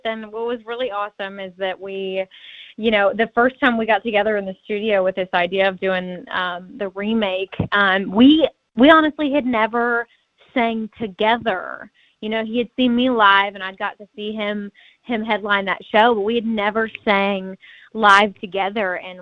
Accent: Tulsa, Oklahoma, United States; born there; And I was born in Tulsa, Oklahoma.

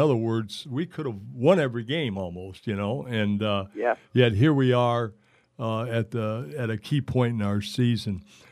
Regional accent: Michigan, United States; Being a growing up in Southeast Michigan, I can't help myself being a U of M fan

